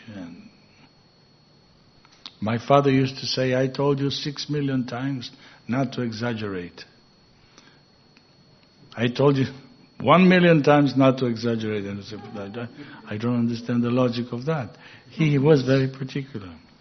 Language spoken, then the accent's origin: English; Venezuela; also born or lived in Israel; My father was from Vienna, my mother from Czech Republic. I was born in Israel, grew up in Venezuela, and I'm a Hare Krishna devotee.